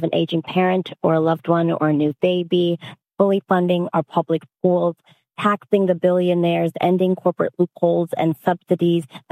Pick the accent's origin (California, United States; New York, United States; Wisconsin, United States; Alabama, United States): Wisconsin, United States; Madison; I'm born and raised in Madison.